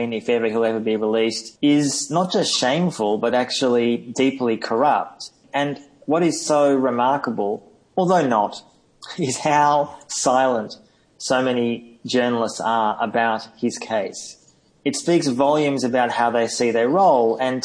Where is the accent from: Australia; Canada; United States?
Australia; And as an Australian citizen myself, he has an Australian passport.